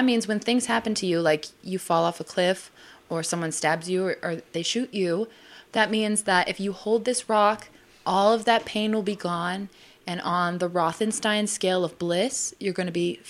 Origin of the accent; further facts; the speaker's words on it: Put-in Bay, Ohio, United States; now in New York, United States; Mm-mm, no, I'm from Put-in Bay, Ohio, but I do live on Wall Street.